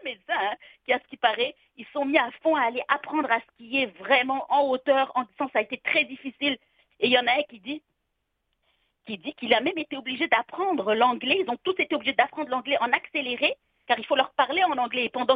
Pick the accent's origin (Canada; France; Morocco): Canada